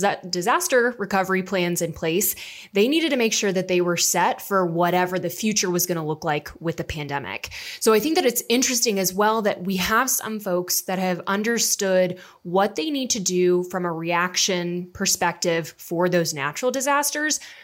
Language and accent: English; Virginia Beach, Virginia, United States; it was actually from a school in Virginia Beach, which shout out to my hometown area